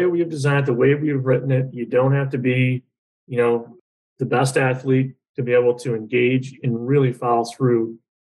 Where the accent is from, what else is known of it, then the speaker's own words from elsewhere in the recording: Michigan, United States; now in Arizona, United States; So when I think of where I grew up in Eastern Michigan, a lot of water all over the state, surrounded by five lakes.